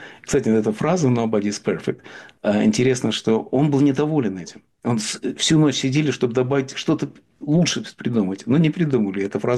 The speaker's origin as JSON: {"language": "Russian", "region": "Riga", "country": "Latvia", "tie": "born or raised there", "lives_now": "New York, United States", "said": "Я вырос в Риге, считаю себя рижанином до сих пор, потому что Рига заложила основы моей эстетики и этики."}